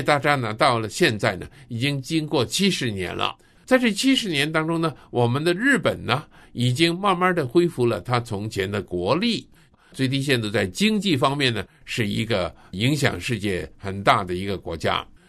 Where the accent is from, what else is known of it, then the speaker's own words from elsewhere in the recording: Russia; Chinese is a second language; 在我们俄罗斯人手上那个最强烈的核子武器